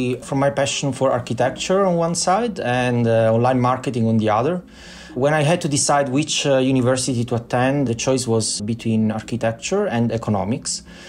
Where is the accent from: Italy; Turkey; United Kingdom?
Italy; now in Amsterdam, Netherlands; when I moved to Northern Europe, because I'm from Italy originally, when I moved to Amsterdam